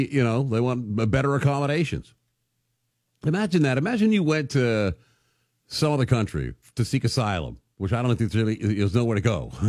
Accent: United States; I'm from America and we don't do cots.

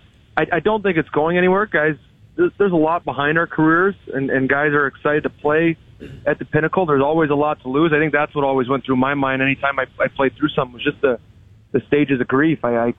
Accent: Chicago, Illinois, United States; my first NHL game was against the Stanley Cup defending Blackhawks, the Chicago Blackhawks, which is my hometown, right? And so I had hundreds of people there.

